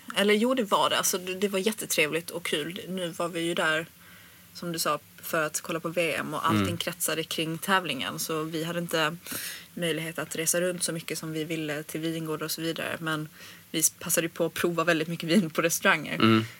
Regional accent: Sweden; Men det som är lite roligt är ju, alltså som svensk så är ju vinet väldigt billigt.

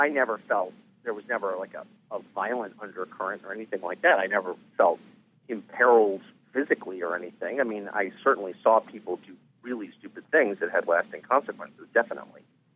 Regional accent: California, United States; Well, I grew up in California, and … are from California, and I'm 46 now

